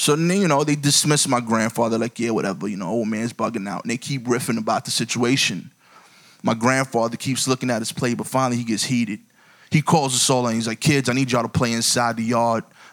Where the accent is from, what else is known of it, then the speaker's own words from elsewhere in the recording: Brooklyn, New York, United States; Now, I'm from Brooklyn, as I said. I don't know much about farming.